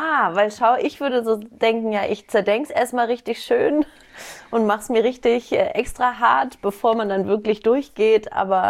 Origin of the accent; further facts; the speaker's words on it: Hamburg, Germany; Quatsch, oh mein Gott, ich bin Hamburgerin sogar.